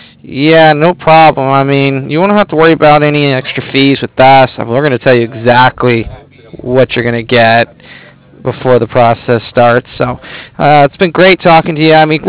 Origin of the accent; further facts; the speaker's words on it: Vista, California, United States; I mean, I'm actually from Vista, but I work out here in downtown.